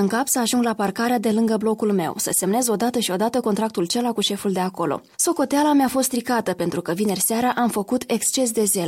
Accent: Romania; Ieri a fost o zi superbă, 1 decembrie, și ca o româncă adevărată, cu acte în regulă, am avut o zi plină.

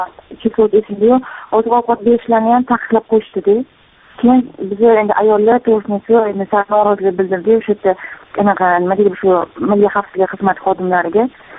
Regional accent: Tashkent, Uzbekistan; men O'zbekiston Toshkent shahridanman.

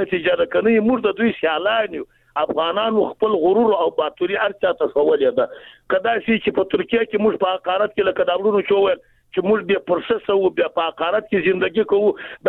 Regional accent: Jowzjan, Afghanistan; زه د بغلان نه یم جز جان نه یم

